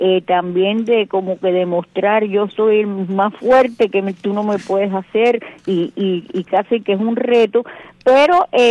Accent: Cuba; los que estamos en el medio, lamentablemente, somos los cubanos que tenemos que padecer toda esa situación.

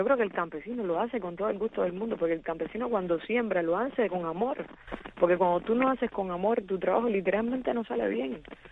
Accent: Cuba; que nuestro pueblo pudiera gozar de todas las cosas buenas que nos merecemos como cubanos

